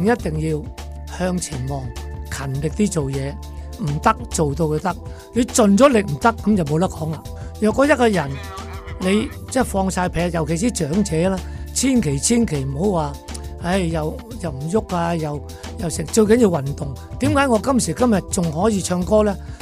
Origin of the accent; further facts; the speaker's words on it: Vietnam; now in Hong Kong; 虽然我后生在越南长大，我爹哋有钱，但是当我来到香港，我是一无所有的